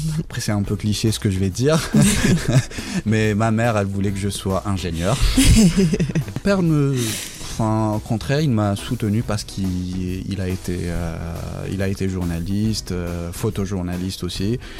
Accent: Tizi Ouzou, Tizi Ouzou Province, Algeria; Donc je suis né à Tizi Ouzou, j'ai grandi là-bas. C'était une enfance ordinaire comme tout enfant d'Algérie. J'ai grandi dans une famille palestinienne qui parle le dialecte palestinien à la maison.

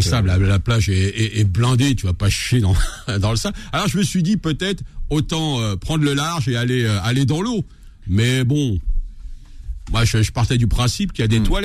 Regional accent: France; Comme je viens de France

